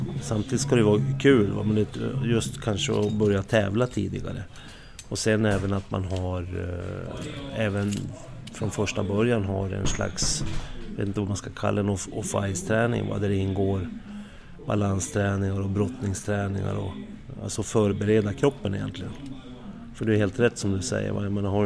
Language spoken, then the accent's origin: Swedish; Kiruna, Norrbotten County, Sweden; Jag växte upp i Kiruna, det var hockey.